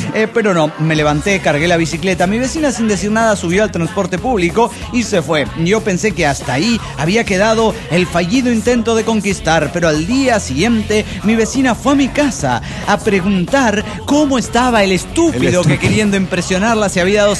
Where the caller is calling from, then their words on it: Phoenix, Arizona, United States; de Phoenix, Arizona.